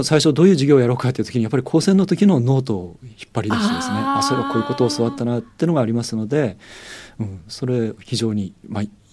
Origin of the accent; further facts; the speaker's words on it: Hakodate, Hokkaido, Japan; そうです、函館出身です。